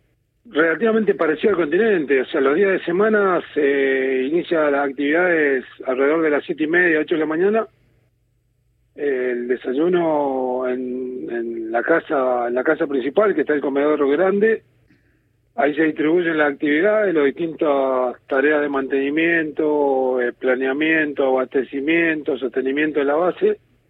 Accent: Río Gallegos, Santa Cruz, Argentina; vos que decías que soy de Río Gallego, te imaginás, conocés el tema del viento

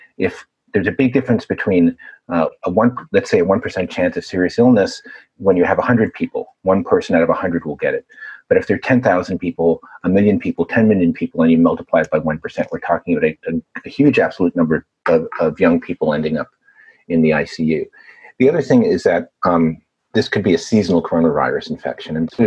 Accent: New York City, New York, United States; So New York is not a bad place. I think as a New Yorker, I think it's a fine place to live.

